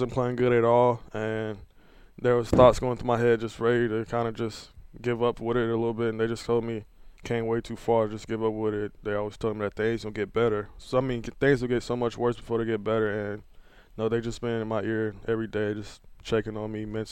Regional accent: Columbia, South Carolina, United States; I'm from Columbia, South Carolina. I grew up with 4 brothers, 1 sister.

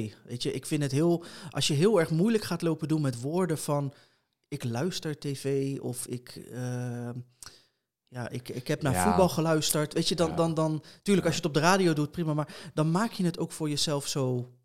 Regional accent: The Hague, South Holland, Netherlands; Ik kom zelf uit Den Haag, dus ik was heel laat op Den Haag Centraal.

